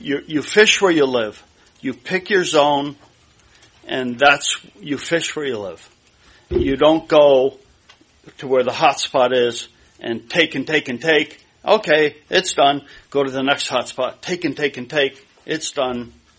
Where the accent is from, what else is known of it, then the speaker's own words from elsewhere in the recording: Vinalhaven, Maine, United States; I'm from Vinyl Haven.